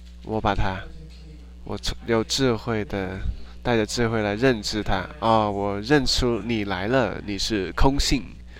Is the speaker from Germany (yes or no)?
yes; Germany; accent: German; Chinese is a second language; 就是我这个德国口音，超级酷